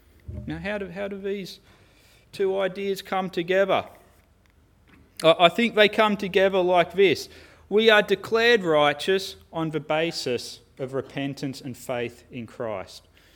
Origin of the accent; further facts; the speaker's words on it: Ingleburn, New South Wales, Australia; I grew up in Ingleburn, which by human standards isn't that much of an impressive place to grow up.